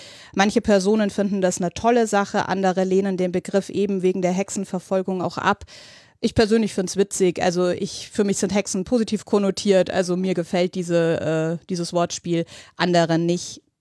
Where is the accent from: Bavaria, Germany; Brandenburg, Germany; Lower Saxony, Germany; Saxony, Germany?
Bavaria, Germany; Munich; Genau, ich bin aus München.